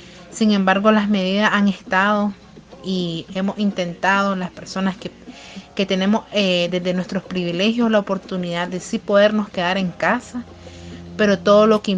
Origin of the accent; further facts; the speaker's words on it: Nicaragua; now in Costa Rica; nicaragüense, solicitante de refugio en Costa Rica desde hace casi 2 años